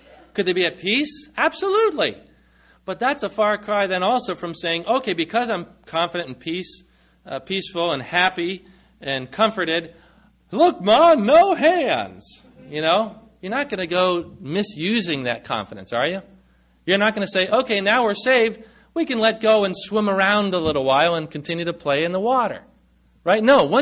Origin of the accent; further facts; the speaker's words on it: California, United States; now in Maine, United States; when I came from California to the Nathaniel Bowditch in Maine